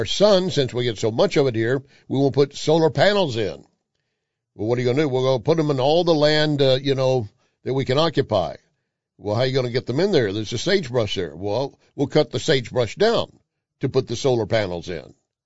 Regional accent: Texas, United States; Now, I'm a Texan, and I know where Sweetwater is.

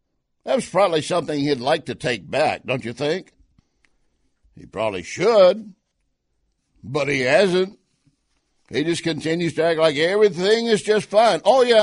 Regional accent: Texas, United States; I grew up in West Texas oil country. My dad was in the oil business, made us a great living.

